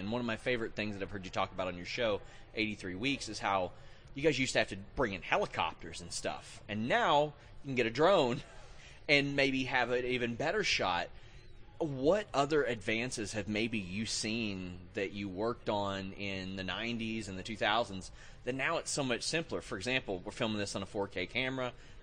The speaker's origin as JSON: {"language": "English", "region": "Kentucky", "country": "United States", "said": "I mean, I'm from Kentucky. When I hit the Midwest for the first time, I was like, land is flat?"}